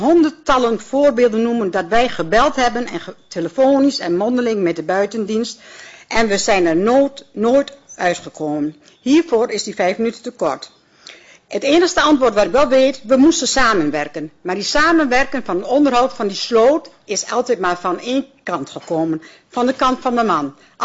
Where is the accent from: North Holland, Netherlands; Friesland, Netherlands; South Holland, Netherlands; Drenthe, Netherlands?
Drenthe, Netherlands; Nieuw-Schonebeek; uit Nieuw-Schonebeek en ik bedank u hartelijk